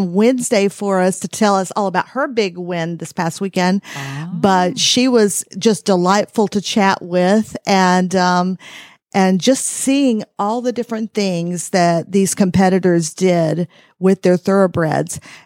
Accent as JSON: {"language": "English", "town": "Ocala", "region": "Florida", "country": "United States", "said": "also from Ocala, Florida."}